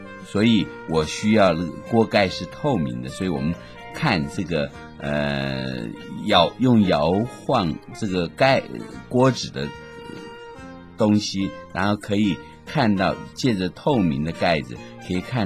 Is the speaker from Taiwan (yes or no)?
yes; Taiwan; 因为我从小在眷村长大